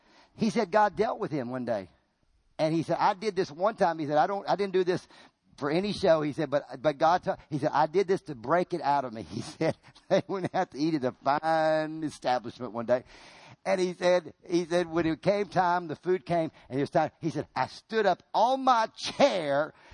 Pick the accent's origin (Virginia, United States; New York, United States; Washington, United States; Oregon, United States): Virginia, United States; I grew up in Virginia. And in Virginia, I'm going to tell you this, you never had a set of drums in a church.